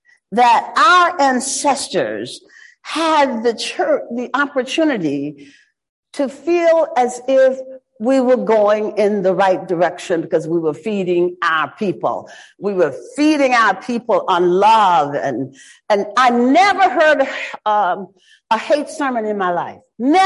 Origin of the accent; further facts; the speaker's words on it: Shreveport, Louisiana, United States; Well, growing up in Shreveport, the daughter of a Baptist minister, the church was ingrained in a way that white society did not know about church.